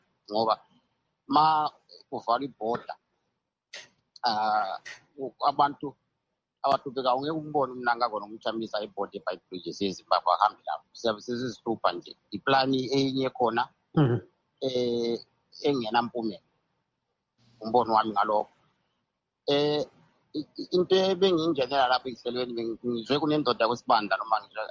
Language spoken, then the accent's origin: English; Zimbabwe; Imagine like me, I come from Zimbabwe, I'm in Talanga